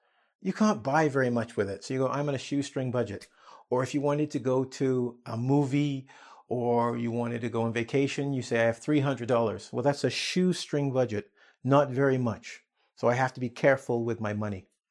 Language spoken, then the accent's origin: English; England, United Kingdom; Well, that's because when we as English people say it, we don't really think of this particular verb.